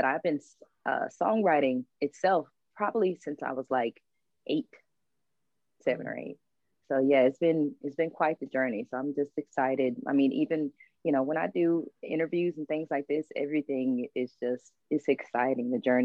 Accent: Houston, Texas, United States; We're from Houston. How could you not love them?

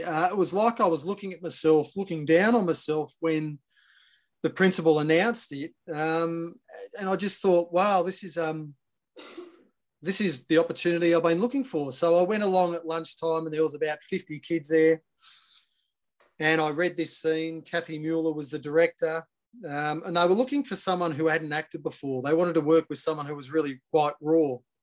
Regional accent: Melbourne, Victoria, Australia; now in Sydney, Australia; I was Melbourne-based in the suburbs of Glen Waverley, Willers Hill. So, and I was there really for most of my childhood up until moving to Sydney to work on Home and Away when I was about 19, I think.

